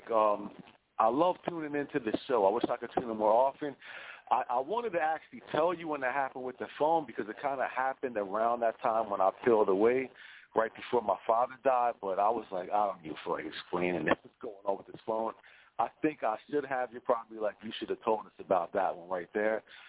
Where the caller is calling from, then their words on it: New Jersey, United States; I'm calling from South Jersey.